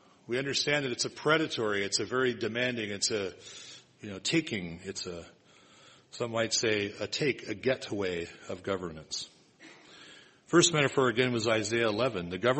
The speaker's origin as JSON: {"language": "English", "country": "United States", "tie": "born or raised there", "said": "As an American, and I am an American, I was born here, raised here"}